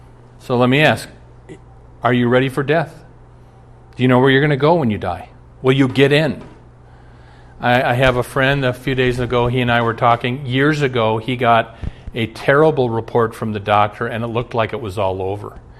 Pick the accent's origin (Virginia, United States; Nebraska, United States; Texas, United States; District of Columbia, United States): Nebraska, United States; Omaha; We're taping this up in Minneapolis. I grew up in Omaha, 390 miles south.